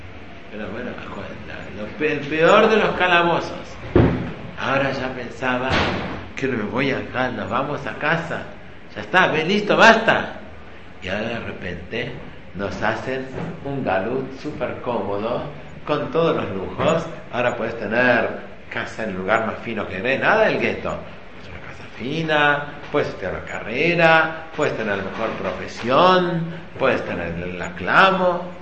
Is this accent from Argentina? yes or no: yes; Argentina; born there; Yo no soy argentino. Nací en Argentina, sí. No soy argentino, la esencia argentina.